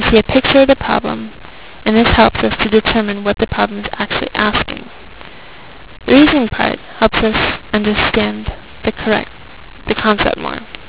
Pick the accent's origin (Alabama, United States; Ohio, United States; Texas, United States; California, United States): California, United States; San Diego; also born or lived in Vista / Spring Valley; I'm from San Diego, but I've lived many places throughout San Diego County my entire life. I was born in the North County in Vista, and I lived there until I was about 6 years old.